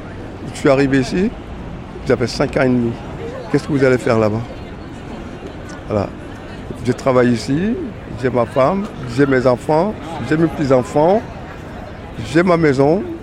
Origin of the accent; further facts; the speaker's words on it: France; Bah, parce que je suis français.